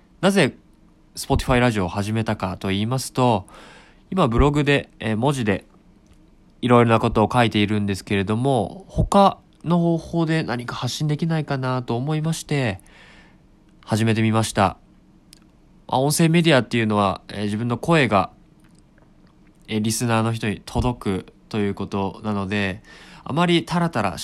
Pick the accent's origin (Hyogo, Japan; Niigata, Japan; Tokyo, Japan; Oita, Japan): Tokyo, Japan; Itabashi; 出身は東京都の板橋区です。